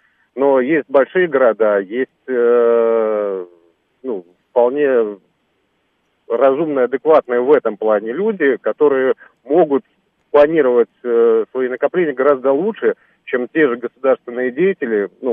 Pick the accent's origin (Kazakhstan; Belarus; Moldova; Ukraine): Belarus; moved away as an adult; now in Moscow, Russia; Я вообще белорус там, и 15 лет рабочего стажа имею в Беларуси. Сейчас уже долгое время в Москве проживаю.